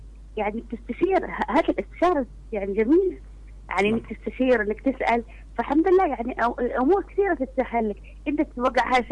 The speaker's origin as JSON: {"language": "Arabic", "country": "Syria", "said": "أنا مذيعة سورية"}